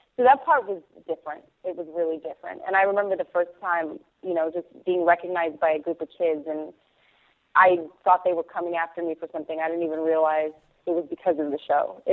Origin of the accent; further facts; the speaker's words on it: New York, United States; And we all came from different parts of the country. I was from New York.